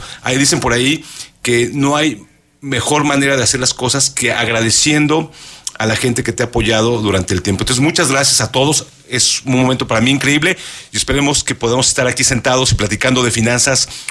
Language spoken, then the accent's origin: Spanish; Mexico